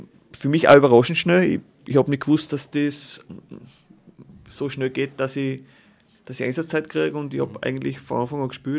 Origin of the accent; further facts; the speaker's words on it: Styria, Austria; weil das ja für mich als Steirer ja immer das Idol war